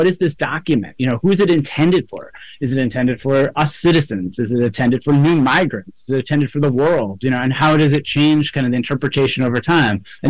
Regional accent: New York City, New York, United States; I think because I grew up in New York City, the fireworks are this huge spectacle

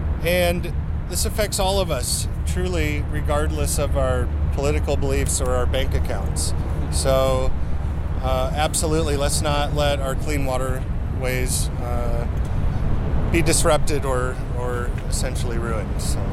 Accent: Oregon, United States; I'm a native Oregonian. I grew up in Oregon

